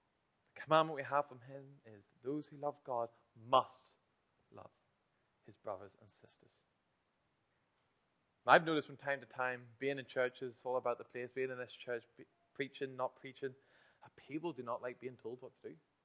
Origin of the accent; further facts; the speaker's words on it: Northern Ireland, United Kingdom; Especially as Northern Irish people, we seem to be hardened to the word affection.